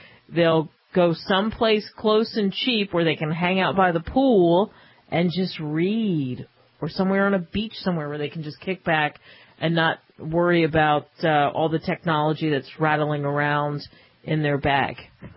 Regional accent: Northeast, United States; So I'm from the Northeast, and you stay with family.

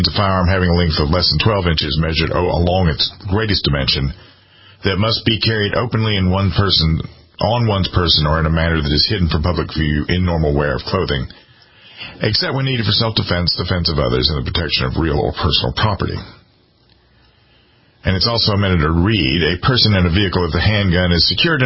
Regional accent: South Carolina, United States; Strange things going on in my home state. South Carolina is somewhat of an outlier.

